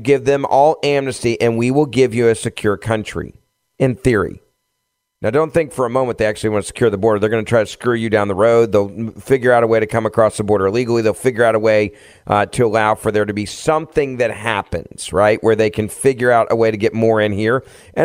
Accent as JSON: {"language": "English", "town": "Memphis", "region": "Tennessee", "country": "United States", "tie": "born or raised there", "said": "former congressman from Tennessee, my hometown of Memphis"}